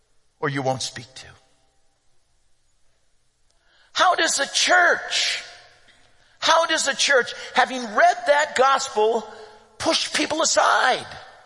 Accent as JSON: {"language": "English", "town": "Santa Monica", "region": "California", "country": "United States", "said": "We're from Santa Monica in Santa Monica, California."}